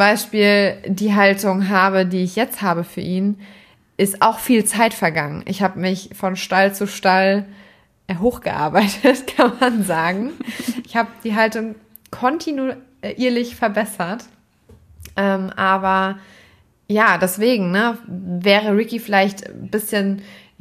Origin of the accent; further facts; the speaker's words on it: Hesse, Germany; wir kommen hier aus dem Rhein-Main-Gebiet, Einzugsgebiet Frankfurt am Main und das ist jetzt nicht die klassische Pferdegegend